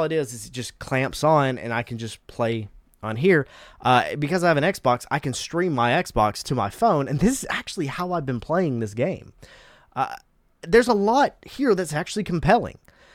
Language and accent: English; Deep South, United States; Like, okay, that's I get that. I'm from the Deep South, for God's sake.